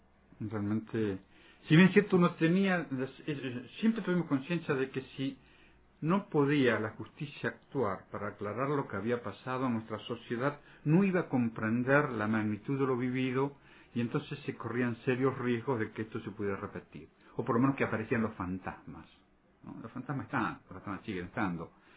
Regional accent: Argentina; no sé si somos conscientes los argentinos

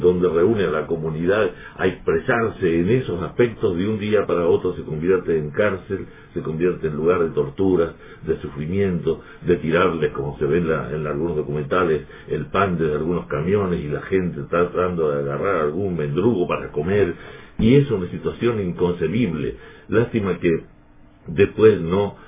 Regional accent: Linares, Maule, Chile; mi pueblo, Linares, era un pueblo que tenía una fisonomía con gente que andaba en las calles de un modo

